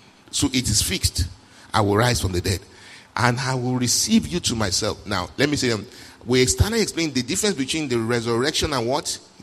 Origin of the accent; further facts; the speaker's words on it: Nigeria; I'm a Catholic, but I'm not a Roman Catholic. I'm a Nigerian Catholic.